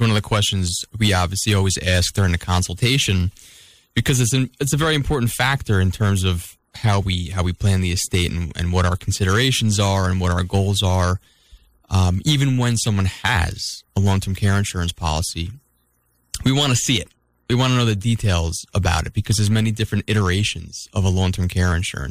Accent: Long Island, New York, United States; So, when I moved up here from Long Island

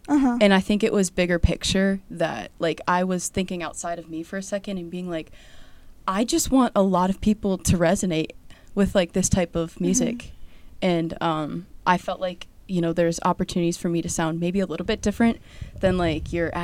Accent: Pennsylvania, United States; now in Chicago, United States; And everyone where I grew up mostly in Pennsylvania was like Penn State or like Pittsburgh

